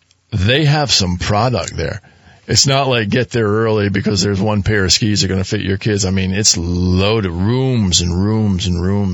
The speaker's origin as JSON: {"language": "English", "town": "Stowe", "region": "Vermont", "country": "United States", "tie": "born or raised there", "said": "I grew up in Stowe, Vermont. My parents moved from Philadelphia to Stowe, Vermont. I'm seven."}